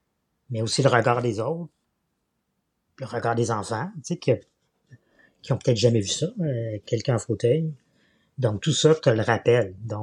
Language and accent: French; L'Île-Perrot, Quebec, Canada; C'était l'île Perrot. Donc, passé Saint-Anne-de-Bellevue, tous ceux qui connaissent la région.